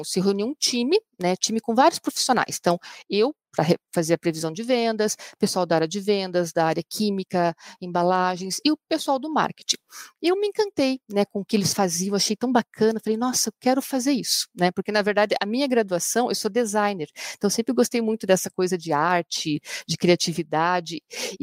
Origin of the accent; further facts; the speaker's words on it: Curitiba, Paraná, Brazil; eu sou aqui de Curitiba, né? Eu sempre brinco, não parece, né? Porque eu sou meio falante. Eu digo bom dia para as pessoas, né? Que curitibano tem fama, né, de ser, né, meio cara fechada, né? Mas eu sou terceira geração de curitibanos, inclusive.